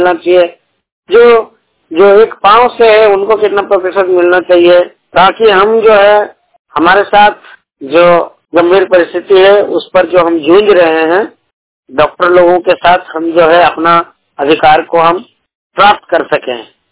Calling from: Dandu, Jharkhand, India; मैं ग्रामीण क्षेत्र से हूँ, पंचायत गोविंदपुर डंडू गांव राजनगर प्रखंड जिला सरायकेला राज्य झारखंड से बात कर रहा हूँ।

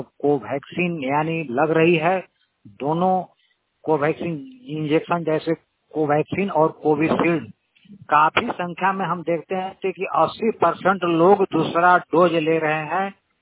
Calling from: Tubra, Jharkhand, India; मैं झारखंड के पलामू डिस्ट्रिक्ट से हूँ। हमारा गांव तुबरा है।

